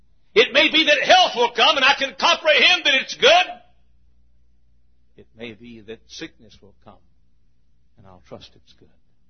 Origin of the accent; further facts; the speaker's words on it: Italy, Texas, United States; I'm from Italy, and I call it my tombstone. There came a flood in Italy when I was a young boy.